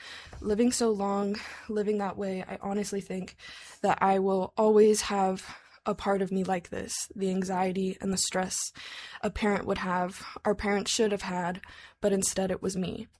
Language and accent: English; Anchorage, Alaska, United States; from Anchorage, and I'm in support of House Bill 157.